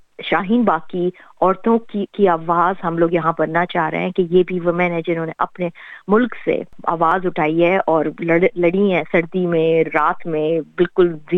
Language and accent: Urdu; India; now in Australia; میں خود انڈیا سے ہوں، میری فیملی، میرے بھائی بہن، میرے کزن سارے انڈیا میں رہتے ہیں، دلی میں رہتے ہیں